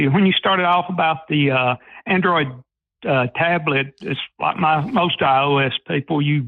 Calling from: Lithia Springs, Georgia, United States; Lithia Springs, Georgia.

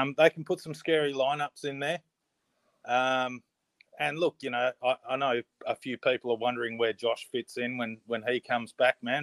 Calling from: Perth, Western Australia, Australia; From Perth, Western Australia.

